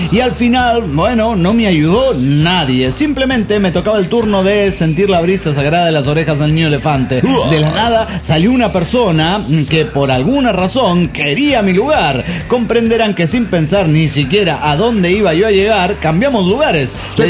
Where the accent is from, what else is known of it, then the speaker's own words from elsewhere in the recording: Veracruz, Mexico; de Veracruz.